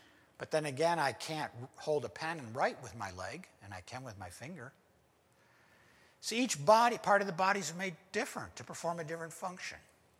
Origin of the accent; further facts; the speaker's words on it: United States; and he's a better preacher than me, because I'm an American, what's going to be my instinctive response?